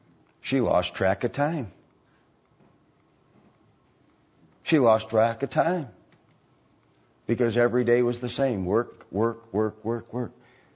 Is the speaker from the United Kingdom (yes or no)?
yes; Wales, United Kingdom; I read about the early Welsh settlers. I'm Welsh.